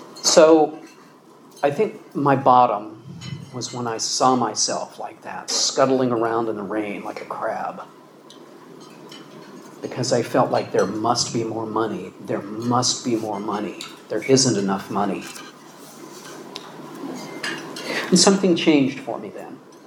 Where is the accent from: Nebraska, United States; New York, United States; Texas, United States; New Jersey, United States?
Texas, United States; also born or lived in Iowa; I grew up in churches in Texas and Iowa